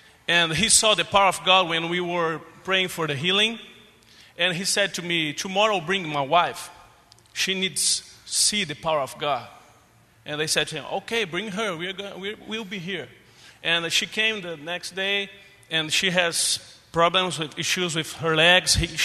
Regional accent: Brazil; English is a second language; moved away as an adult; now in Tulsa, United States; I'm from Brazil. Last year, me and my wife, we moved to Tulsa.

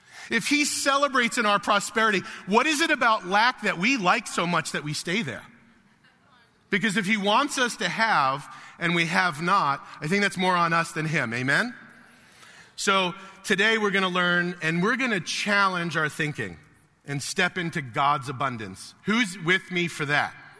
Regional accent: New York, United States; I'm not a farmer. I'm a New Yorker. I'm a city guy.

